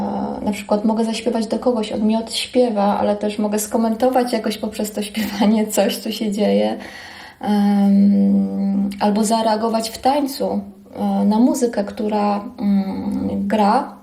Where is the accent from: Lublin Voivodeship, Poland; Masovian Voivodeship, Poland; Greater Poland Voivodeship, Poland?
Lublin Voivodeship, Poland; Lublin; also born or lived in Olsztyn; Ja jestem z Lublina i Olsztyna, przeprowadziłam się za mężem, tak.